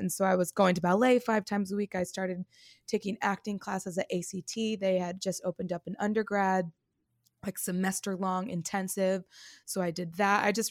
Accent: California, United States; moved away as an adult; I am from the Bay Area in California. Mm-hmm. I lived there until I was about 24.

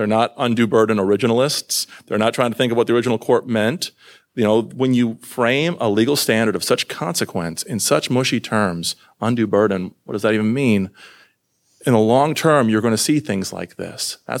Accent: Iowa, United States; I'm not a Texan. I come from the Texas of the North, Iowa.

